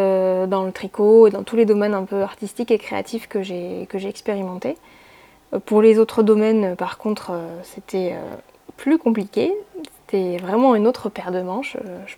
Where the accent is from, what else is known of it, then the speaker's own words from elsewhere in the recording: Nouvelle-Aquitaine, France; now in Bayonne, France; Je vis à Bayonne et je suis originaire des Landes, d'où ce petit accent qui m'échappe parfois.